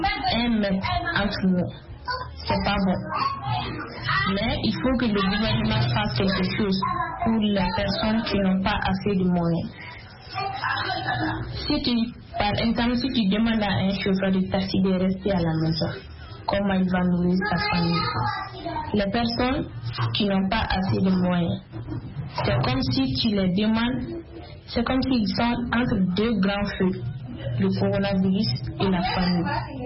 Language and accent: French; Mali; je suis malienne. Le coronavirus se propage ici au Mali